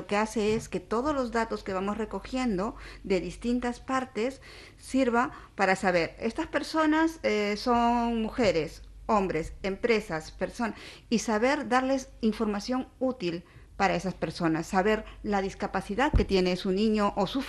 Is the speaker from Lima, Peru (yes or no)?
yes; Lima, Peru; now in Almería, Spain; estoy yo, que soy de Lima, Perú, de aquí a Lima.